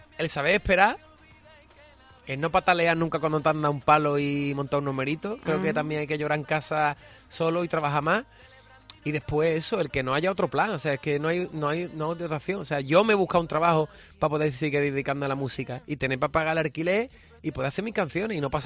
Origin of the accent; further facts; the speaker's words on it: Cádiz, Andalusia, Spain; ser el pregonero del carnaval de Cádiz, pregonar el carnaval de mi tierra, es demasiado